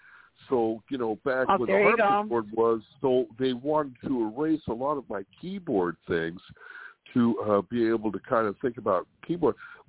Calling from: California, United States; from California.

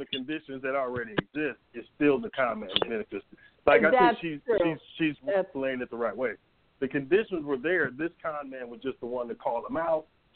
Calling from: Atlanta, Georgia, United States; in Atlanta.

